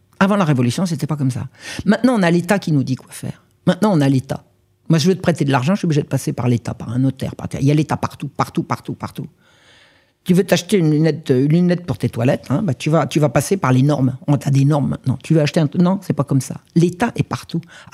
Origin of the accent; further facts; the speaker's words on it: France; Je suis française, là, mais pas à moitié.